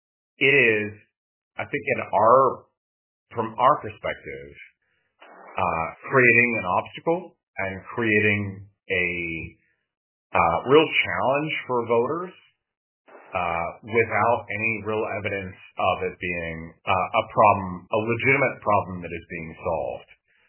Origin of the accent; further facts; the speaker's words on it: Pittsburgh, Pennsylvania, United States; now in Philadelphia, United States; I grew up on Troy Hill in Pittsburgh, even though I've been in Philly the last 20 years.